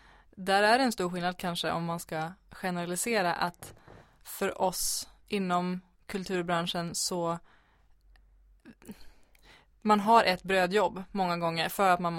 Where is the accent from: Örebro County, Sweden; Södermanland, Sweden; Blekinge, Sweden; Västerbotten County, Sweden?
Västerbotten County, Sweden; Jag kommer från Västerbottens inland. Ett ställe som jag tror inte finns på kartan. Jag är 28 år